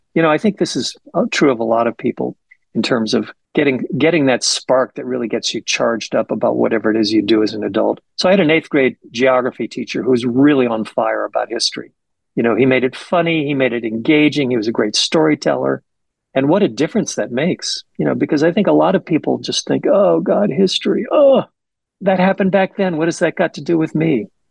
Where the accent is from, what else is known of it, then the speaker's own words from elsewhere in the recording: Maryland, United States; So I grew up in Maryland, which is the adjacent state.